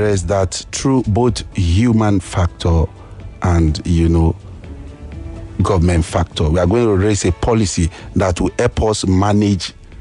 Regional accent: Obalende, Lagos, Nigeria; I was born, bred from Obalende, part of Etiosa Constituency 2

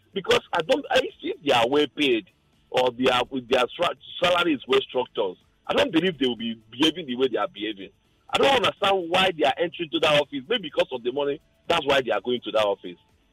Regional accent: Imo, Nigeria; talk about what is happening in Imo State because I'm from Imo State.

